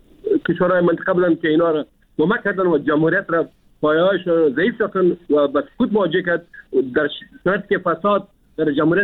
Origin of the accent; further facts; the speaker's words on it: Afghanistan; ما افغان هستیم، ما مسلمان هستیم،